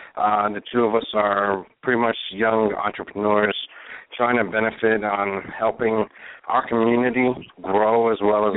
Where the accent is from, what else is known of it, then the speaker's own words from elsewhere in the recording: New Jersey, United States; I'm from New Jersey.